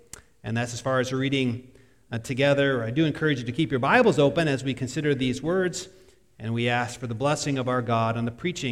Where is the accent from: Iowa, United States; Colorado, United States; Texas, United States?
Iowa, United States; Well, I'm from Northwest Iowa, being born and raised there.